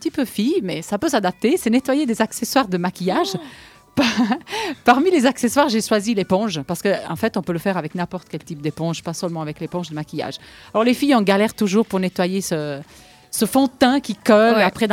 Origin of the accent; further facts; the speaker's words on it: Italy; je suis italienne et tu as tout à fait raison